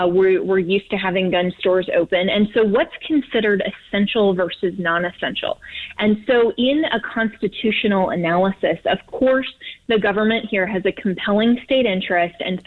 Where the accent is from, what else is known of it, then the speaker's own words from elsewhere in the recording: Colorado, United States; I know in my home state of Colorado, a lot of our GOP legislators are taking initiative to contact the governor.